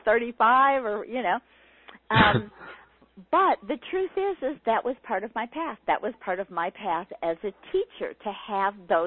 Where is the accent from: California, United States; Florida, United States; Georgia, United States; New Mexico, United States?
California, United States; I'm growing up in California in the 60s and 70s. I minored in philosophy in college.